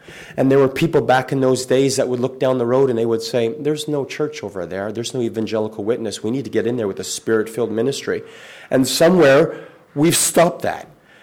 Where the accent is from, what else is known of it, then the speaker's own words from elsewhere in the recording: Saskatchewan, Canada; I'm from Saskatchewan.